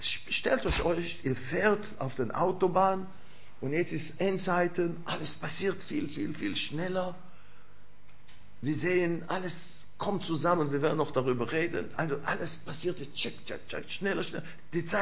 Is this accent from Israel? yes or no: yes; Israel; German is a second language; Aber ich komme aus Israel